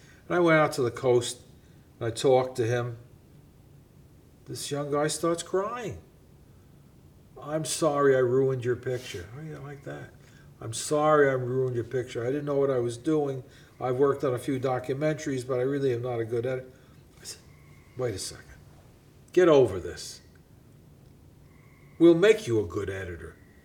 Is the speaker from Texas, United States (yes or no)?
no; Bronx, New York, United States; I grew up in the Bronx, Lowe's Theaters across the block.